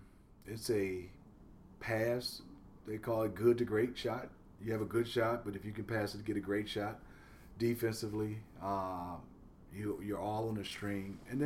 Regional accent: Detroit, Michigan, United States; I think some of my old favorites, just my hometown of Detroit.

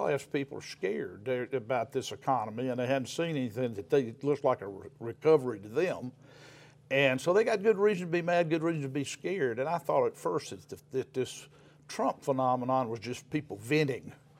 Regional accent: Mississippi, United States; And that's pretty way it was when I grew up in Mississippi.

